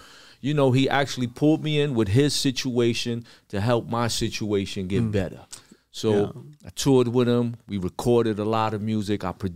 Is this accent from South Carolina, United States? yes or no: no; Brooklyn, New York, United States; also born or lived in Far Rockaway, Queens / Miami, Florida; Well, I grew up in Brownsville, Brooklyn.